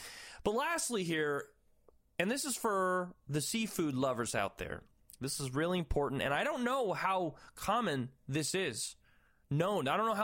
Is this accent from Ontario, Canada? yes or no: no; Newfoundland and Labrador, Canada; You know, I'm from Newfoundland, okay? I've got Irish blood. I've got Irish descent.